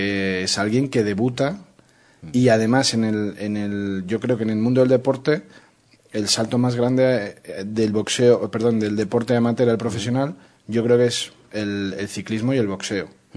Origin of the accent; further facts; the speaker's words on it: Madrid, Community of Madrid, Spain; Y sí, soy madrileño … bueno, de nacimiento.